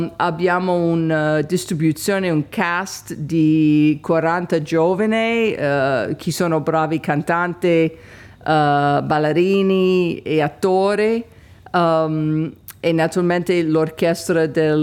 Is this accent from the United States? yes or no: yes; New York, United States; Italian is a second language; also born or lived in France; Sono nata a New York, sono cresciuta a New York e in Francia, e ho imparato italiano perché ho lavorato in Italia molto nei teatri della Lirica, La Scala, Venezia, Parma, Bologna, Roma, eccetera. E poi sono italo-americana.